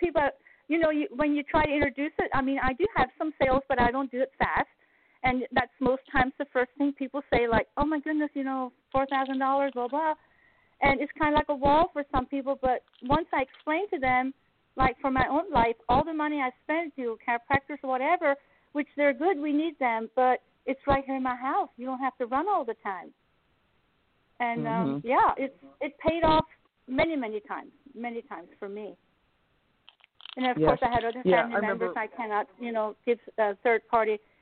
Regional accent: Pennsylvania, United States; I'm from Pennsylvania.

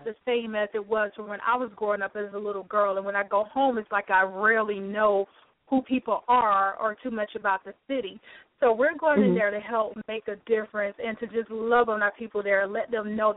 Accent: Cordele, Georgia, United States; my hometown is Cordele, Georgia.

